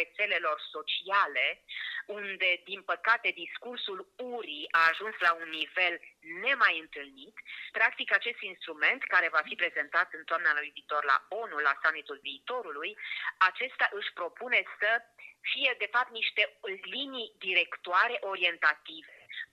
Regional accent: Satu Mare, Satu Mare County, Romania; born there; în familia mea, în orașul meu natal, statul mare, în țara mea.

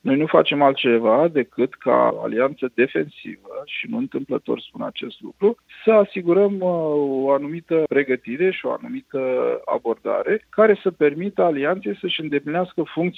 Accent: Romania; iar noi, ca români avem dorința și încercăm să promovăm și să încurajăm discuții care să vizeze Marea Neagră

